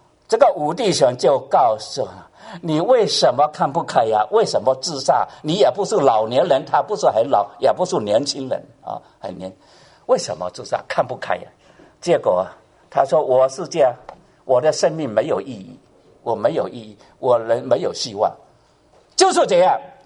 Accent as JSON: {"language": "Chinese", "country": "Hong Kong", "said": "你去香港的人都知道哈，我香港人，因为我是香港啊"}